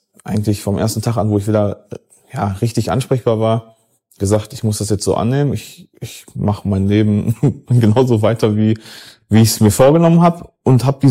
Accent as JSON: {"language": "German", "town": "Gelsenkirchen", "region": "North Rhine-Westphalia", "country": "Germany", "said": "ich bin 29 Jahre alt, ich komme aus Gelsenkirchen."}